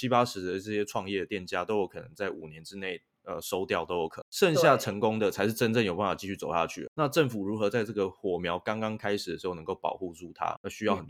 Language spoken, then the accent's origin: Chinese; Keelung, Taiwan; 我自己本身我的老家在基隆也是一个服饰商圈，它现在完全没落。